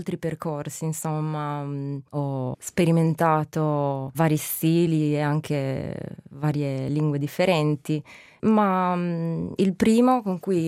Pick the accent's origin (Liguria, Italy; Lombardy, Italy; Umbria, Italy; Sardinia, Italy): Sardinia, Italy; Sassari; Io sono di Sassari, però mi rispecchio nel sardo logudorese, perché appunto da parte della mia nonna materna, che è di Ittiri, appunto un paese del Logudoro, ho potuto apprendere questa lingua fin da quando ero bambina.